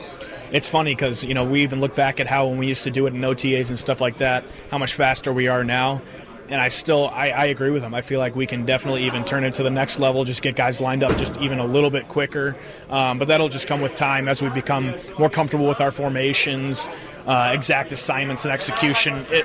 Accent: Wheaton, Illinois, United States; I'm actually from Wheaton, so it's pretty close, yeah. Straight west, western suburbs, yeah.

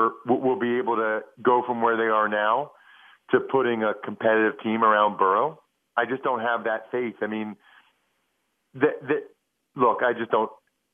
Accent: Wyomissing, Pennsylvania, United States; Yeah, so Henny's from my hometown. Henny's from Wyomissing.

